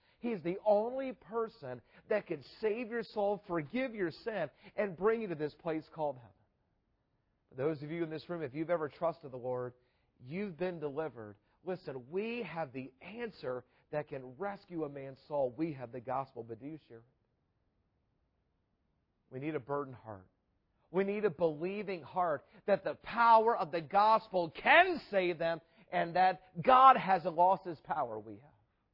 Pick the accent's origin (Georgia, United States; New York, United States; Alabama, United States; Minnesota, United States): Georgia, United States; Atlanta; this is when I was growing up in Atlanta, in our church basketball league.